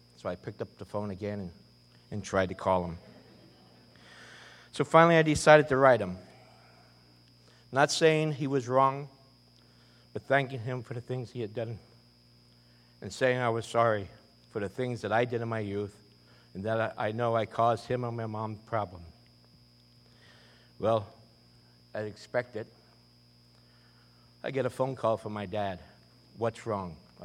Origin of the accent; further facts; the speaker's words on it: Pennsylvania, United States; I was born and raised in Pennsylvania, the youngest of three boys.